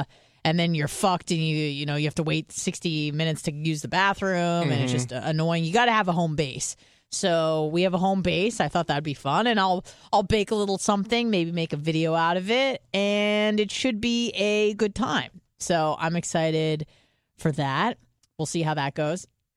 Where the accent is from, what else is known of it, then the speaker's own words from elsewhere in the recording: California, United States; I'm from California.